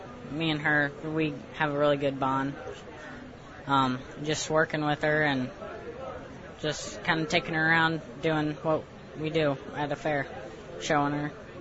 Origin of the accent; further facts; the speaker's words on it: Jerseyville, Illinois, United States; Well, I grew up here in Jerseyville, Illinois. Cattle just kind of ran through my family.